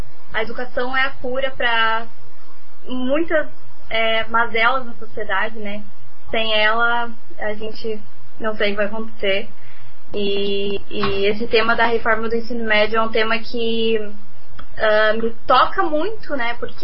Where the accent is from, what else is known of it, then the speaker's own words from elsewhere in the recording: Curitiba, Paraná, Brazil; sou de Curitiba. Estudei no Colégio Estadual Emílio de Menezes, né? No Capão Raso.